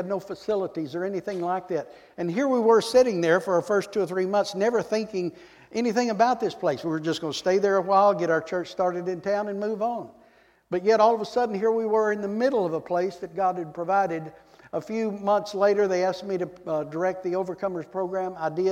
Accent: Texas, United States; accent: Texas twang; also born or lived in Georgia; Born and raised in Texas, I can't help it. This is the way I talk.

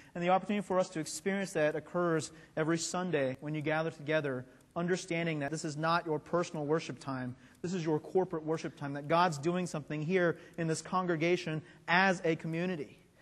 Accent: Atlanta, Georgia, United States; I'm from Atlanta, Georgia. And we're both in a city that we don't know.

